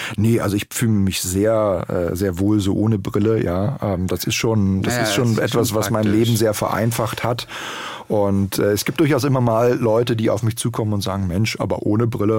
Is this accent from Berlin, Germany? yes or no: yes; Berlin, Germany; Ich bin in Schöneberg groß geworden und der Schrebergarten ist immer noch der, in dem ich eben auch aufgewachsen bin.